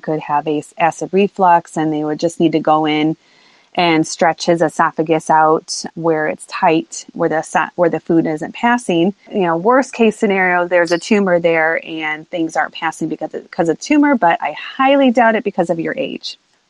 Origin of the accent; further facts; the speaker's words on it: Chicago, Illinois, United States; now in Austin, United States; We moved to the Austin area from Illinois, from Chicago, in 2014 for my husband's job.